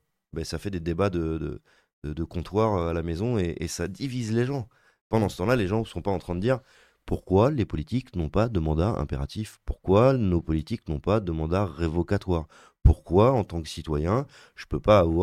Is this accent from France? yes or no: yes; France; comment on fait en tant que Français, pour dire je suis fier de ce qui se passe dans mon pays